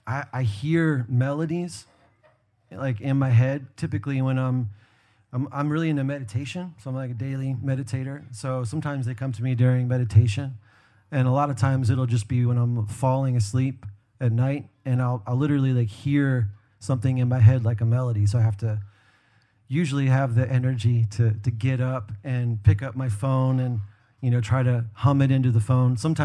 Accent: Maryland, United States; I grew up in Maryland, actually, in southern Maryland.

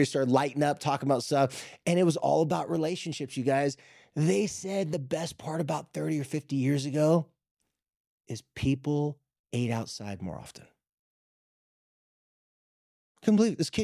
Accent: Carlsbad, California, United States; I remember in my hometown in Carlsbad when I lived by the beach

